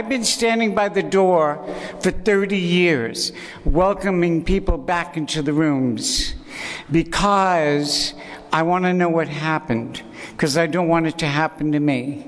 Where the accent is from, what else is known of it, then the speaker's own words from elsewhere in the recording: New York City, New York, United States; born there; And I was born on June 12th, 1941 in New York City. I'm 71 years old, about to be 72.